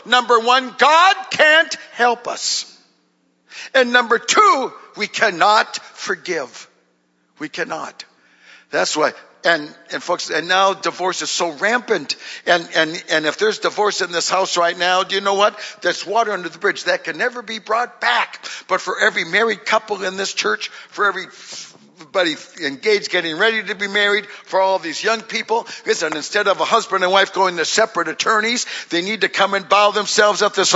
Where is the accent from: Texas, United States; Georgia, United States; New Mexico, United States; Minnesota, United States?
Minnesota, United States; Duluth; born there; Now, I was born in Duluth, Minnesota.